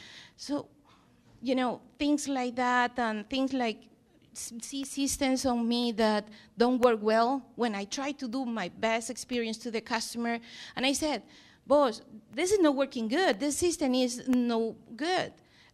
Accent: Peru; In my position, I came from Peru.

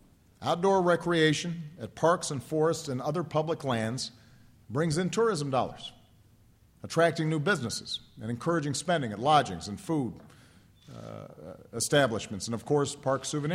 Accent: United States; It reminds me that one of the great blessings of being an American is that we are blessed with some of the most beautiful landscapes and real estate on earth.

